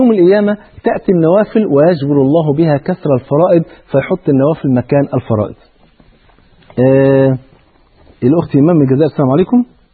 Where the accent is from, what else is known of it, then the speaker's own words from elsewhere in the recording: Egypt; المثل عندنا في مصر يقول يا بخت من بات مظلوم ولا يباتش ظالم